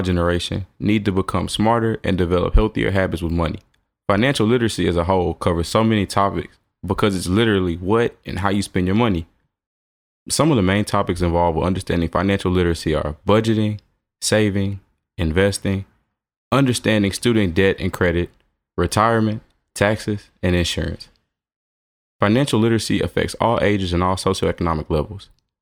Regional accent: Houston, Texas, United States; I was born and raised in the Third Coast, aka Houston, Texas.

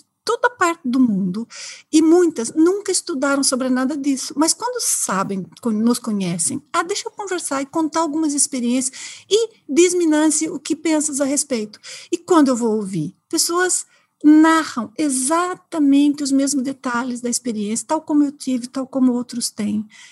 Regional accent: Brazil; now in Portugal; Eu já vivi em vários países justamente a fazer esse trabalho, mas, embora, óbvio, todos estão a me ouvir, sabem que eu sou brasileira, eu me considero coração português cá, já me considero assim.

